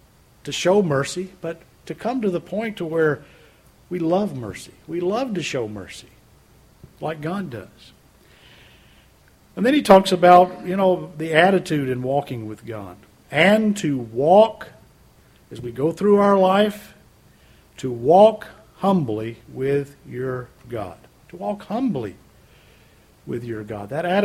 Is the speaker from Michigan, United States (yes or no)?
no; Louisiana, United States; I come from Louisiana, and of course Louisiana is known for its crooked politics.